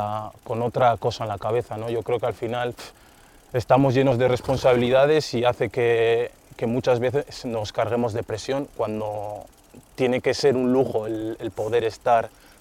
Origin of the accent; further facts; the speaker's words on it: Basque Country, Spain; Y yo me siento vasco como se sienten todos mis compañeros, ¿no?